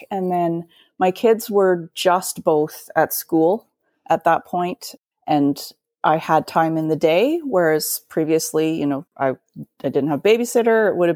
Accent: Ontario, Canada; now in Winnipeg, Canada; I grew up in Ontario in Muskoka, and my parents and family still live there. But my husband and two kids and two dogs currently live in Winnipeg.

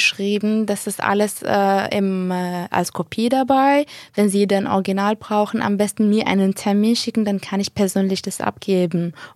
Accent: Syria; Und das ist für mich als Syrer, es war eine Herausforderung.

